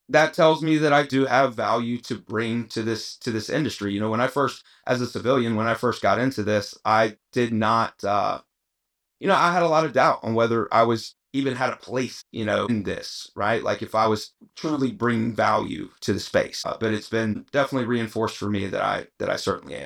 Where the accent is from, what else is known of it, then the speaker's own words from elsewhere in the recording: Atlanta, Georgia, United States; Grew up as an only child. My dad owned a commercial cabinet company, and I'm from Atlanta.